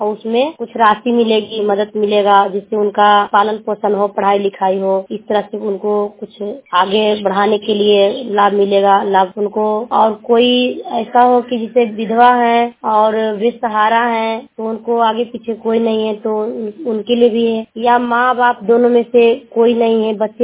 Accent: Choragaon, Bihar, India; मैं हरनौत ब्लॉक चोरागांव जिला नालंदा के रहने वाली हूँ

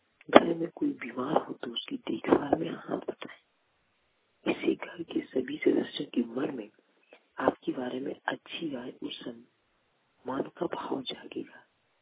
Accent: Deoghar, Jharkhand, India; मैं ग्राम पंचायत में रहता हूँ, सिटी जिला देवघर का निवासी हूँ

